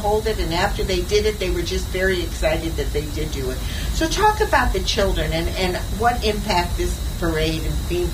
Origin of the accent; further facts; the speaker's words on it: Los Angeles, California, United States; when I grew up in East L.A., and I grew up with … Rhythm and Blues